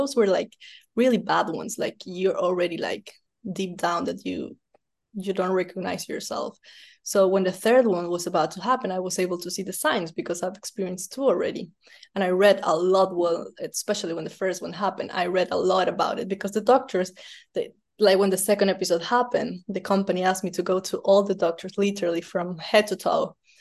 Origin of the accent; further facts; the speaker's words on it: Ecuador; English is a second language; I don't think that's going to be that easy because I am from Ecuador.